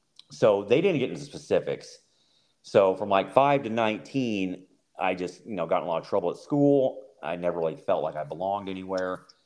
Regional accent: New Market, Missouri, United States; So Kansas City, Missouri. Well, I grew up in a small town called New Market, Missouri. It was actually considered a village because we didn't have our own zip code. So we had probably about 60 people in the town

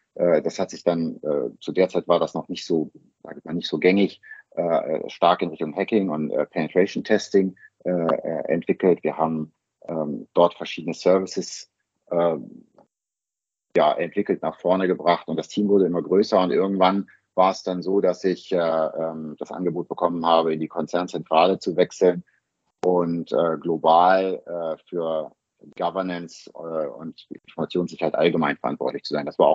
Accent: Bremen, Germany; Ursprünglich komme ich aus Bremen, also aus Norddeutschland, habe aber technische BWL in Stuttgart studiert

